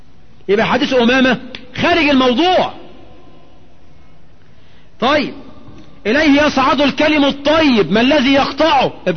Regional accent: Egypt; ودي مش عيب، بس عندنا في مصر عيب

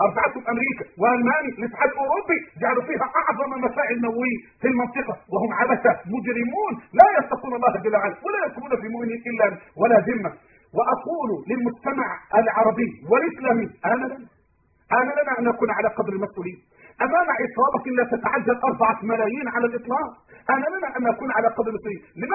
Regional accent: Egypt; عشان أنا مصري

